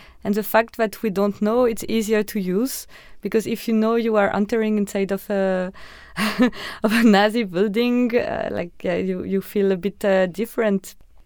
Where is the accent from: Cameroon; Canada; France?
France; English is a second language; So I'm from France, so people are not really racist against French people.